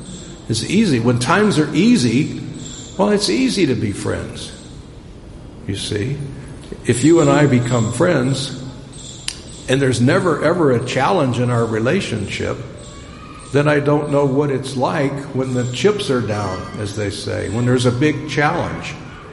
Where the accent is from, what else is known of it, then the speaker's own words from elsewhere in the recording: Chicago, Illinois, United States; I grew up in Chicago. It's very cold.